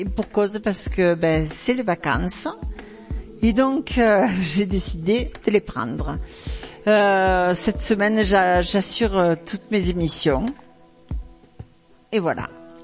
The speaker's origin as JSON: {"language": "French", "region": "Occitanie", "country": "France", "said": "Alors Fumel, vous entendez mon accent? Eh ben Fumel, c'est pas loin. Donc moi c'est le Lot, Fumel c'est le Lot et Garonne."}